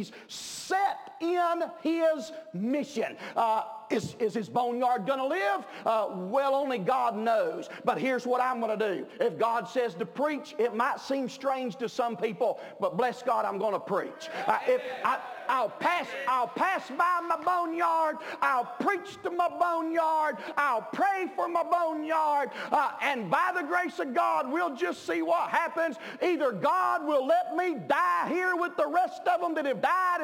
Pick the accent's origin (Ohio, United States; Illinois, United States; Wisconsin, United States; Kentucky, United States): Kentucky, United States; I'm from Kentucky, but watch this right here, boys.